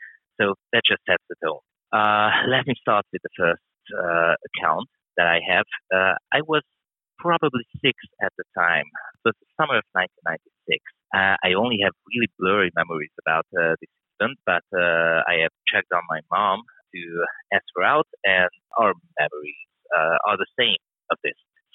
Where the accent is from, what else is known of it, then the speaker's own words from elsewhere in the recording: Budapest, Hungary; English is a second language; from Hungary, Budapest, as you have already mentioned. I'm 32 years old now. I was born in 1990, just after the end of the Soviet occupation.